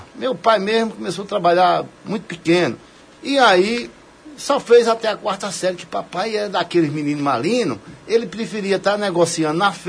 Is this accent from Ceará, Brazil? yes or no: no; Floresta, Pernambuco, Brazil; also born or lived in Petrolina; Lá em Floresta, na zona rural, que a gente morava lá, que eu sou de Floresta, eu morava na beira do Rio São Francisco, e aí as terras do meu avô foram indenizadas, a gente foi para Petrolina, na barragem de Itaparica.